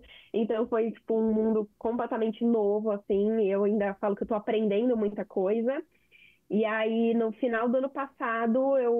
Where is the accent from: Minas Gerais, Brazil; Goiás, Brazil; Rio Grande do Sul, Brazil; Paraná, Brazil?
Paraná, Brazil; Curitiba; moved away; also born or lived in Santos / Guarujá; eu sou nascida e criada, assim, infância em Curitiba